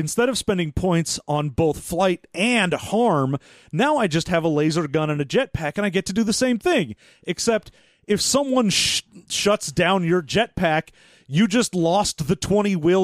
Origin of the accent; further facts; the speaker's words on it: United States; but I'm American